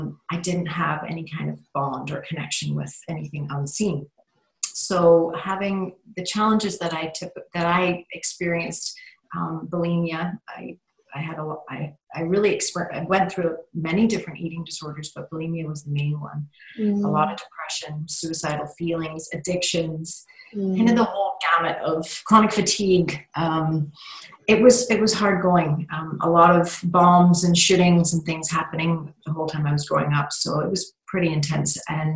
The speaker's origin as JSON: {"language": "English", "town": "Belfast", "region": "Northern Ireland", "country": "United Kingdom", "tie": "born or raised there", "lives_now": "Texas, United States", "said": "I currently live in Texas near Austin, but I grew up in Northern Ireland near Belfast. And my time growing up there was extremely challenging."}